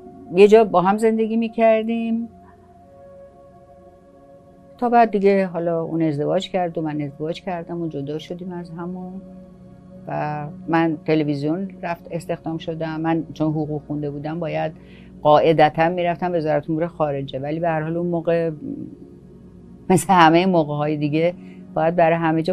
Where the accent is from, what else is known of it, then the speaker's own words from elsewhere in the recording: Gorgan, Golestan, Iran; also born or lived in Mashhad; من در واقع گرگان دنیا اومدم و بیشترین ایام کودکی و نوجوانیم رو گرگان گذروندم، چون اول که گرگان دنیا اومدم، بعد اون موقع پدرم هنوز به اصطلاح دولتی بود، کار دولت بود، منتقلش کردن مشهد که ما رفتیم اونجا.